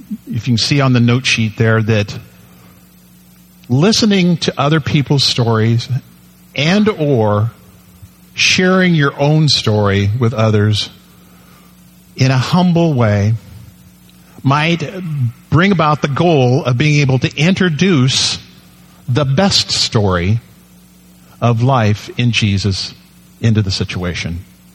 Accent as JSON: {"language": "English", "town": "Dunsmuir", "region": "California", "country": "United States", "tie": "born or raised there", "also_born_or_lived": "Medford", "said": "I was born here in Medford. So I'm an Oregonian. But the rest of the next 25 years, I was a Californian, because a month later, my dad moved to Dunsmuir, California."}